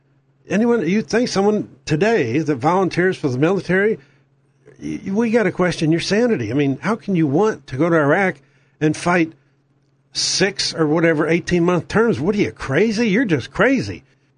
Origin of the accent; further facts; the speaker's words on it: St. Louis, Missouri, United States; I grew up in St. Louis, so maybe it's different in your town.